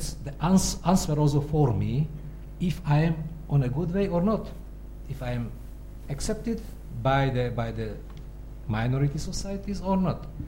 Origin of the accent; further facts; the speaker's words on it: Slovakia; first language Hungarian; English is a second language; Culturally, linguistically, I am a member of the Hungarian-speaking community of Slovakia. My first language is the Hungarian language.